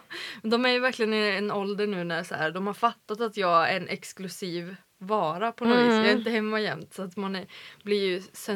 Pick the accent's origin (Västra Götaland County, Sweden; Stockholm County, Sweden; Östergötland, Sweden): Västra Götaland County, Sweden; jag har varit hemma på Västgötaslätta och varit i Skära en sväng